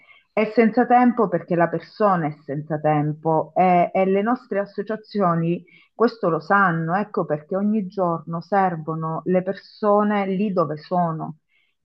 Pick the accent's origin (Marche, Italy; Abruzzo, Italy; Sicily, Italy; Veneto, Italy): Sicily, Italy; Leonforte; E il paese in cui si trovava era il mio paese d'origine, era Leonforte.